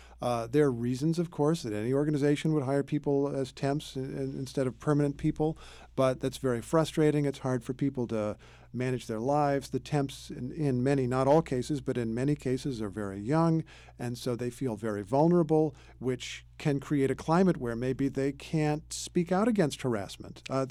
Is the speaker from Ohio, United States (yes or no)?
no; Indiana, United States; And I grew up in Indiana, which is a very conservative state.